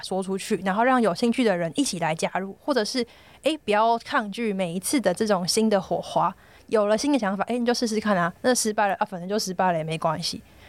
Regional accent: Taiwan; 其实我们台湾人是不够了解的

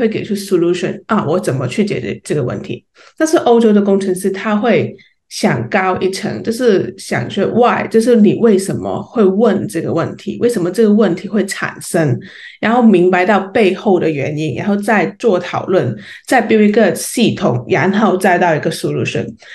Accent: Hong Kong; 我在国外跟香港，其实我是来自香港的

